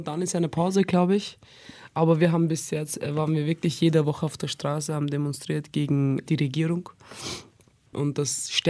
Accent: Vienna, Austria; Naja, also OTK nehme ich schon für mich, das ist schon meine Heimat, das kann mir niemand wegnehmen.

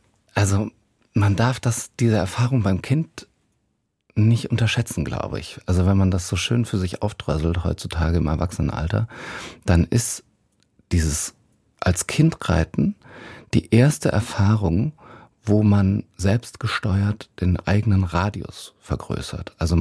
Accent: Koblenz, Rhineland-Palatinate, Germany; born there; ich bin geboren in Koblenz und so ein bisschen so in diesem Kiez, sage ich mal, genau.

